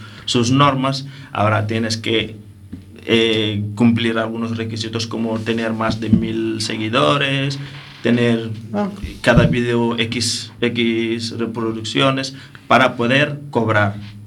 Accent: Dakar, Senegal; now in Coruña, Spain; Dakar, la capital, que son 10, donde soy yo exactamente, se llama Piquine.

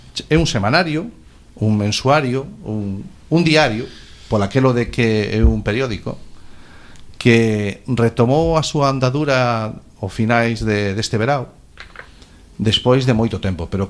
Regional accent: A Coruña, Galicia, Spain; Que eu son de Monte Alto. No, pero eu son de Labañó.

